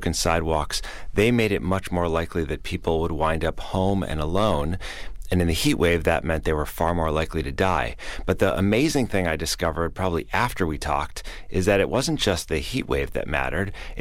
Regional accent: Chicago, Illinois, United States; now in New York City, United States; I live in New York City now, even though I grew up in Chicago and spent a lot of my life in the Midwest.

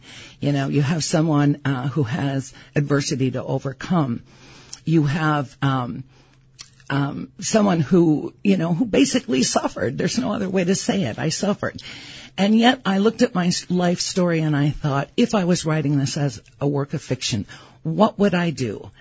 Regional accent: Ladysmith, Wisconsin, United States; I grew up in Ladysmith, Wisconsin.

